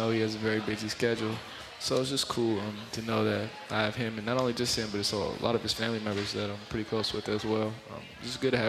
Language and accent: English; Miami, Florida, United States; also born or lived in Los Angeles / Phoenix; now in Portland, United States; I got to watch a pretty good chunk of his career growing up in Miami and Los Angeles. And Phoenix as well. But it wasn't until we moved back to Portland